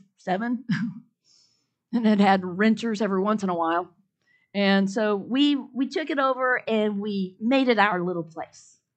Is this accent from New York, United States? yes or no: no; Dallas, Texas, United States; accent: twang; Anyway, I have a twang because I grew up in Texas. And yes, yeehaw's right. Yeah, yeah. I grew up like in Dallas area. And then we moved, when I was about 9, we moved up north to the farm.